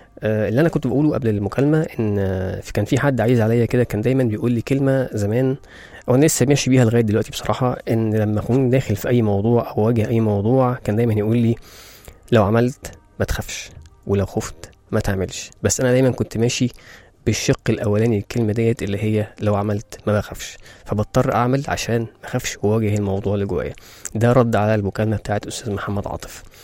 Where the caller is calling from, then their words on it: United Arab Emirates; انا سعيد اني بتواصل معك من الامارات